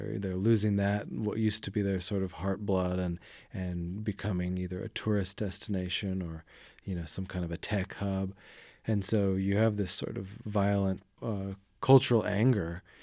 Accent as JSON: {"language": "English", "town": "Missoula", "region": "Montana", "country": "United States", "tie": "born or raised there", "said": "I grew up in Missoula, and I had never heard of the readout until I was in college."}